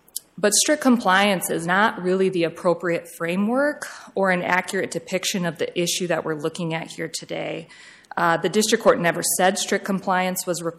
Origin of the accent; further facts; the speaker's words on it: Sioux Falls, South Dakota, United States; I'm an attorney from Sioux Falls